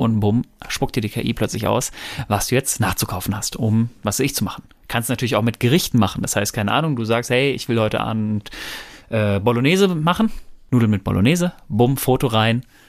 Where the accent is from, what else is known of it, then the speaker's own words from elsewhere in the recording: North Rhine-Westphalia, Germany; Ich komme ja ursprünglich aus dem Pott, aber ich krieg das hin.